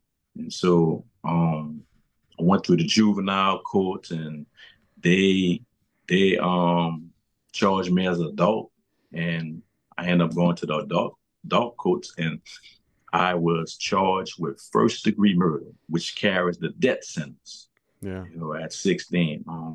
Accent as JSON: {"language": "English", "town": "New Orleans", "region": "Louisiana", "country": "United States", "tie": "born or raised there", "said": "Well, I come from New Orleans, Louisiana. Grew up in a very, very poverty-stricken area."}